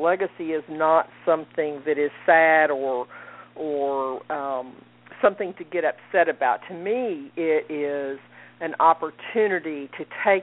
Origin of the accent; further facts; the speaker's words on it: Dallas, Texas, United States; accent: Texas; yes, that is a Texas accent that you're hearing. And so y'alls will be the order of the day today. Born and raised in Dallas, Texas.